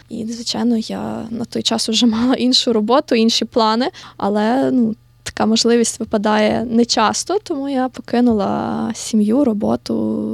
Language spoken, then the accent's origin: Ukrainian; Lviv, Lviv Oblast, Ukraine; Я зі Львова сама, тому мені найбільш близькі львівські бібліотеки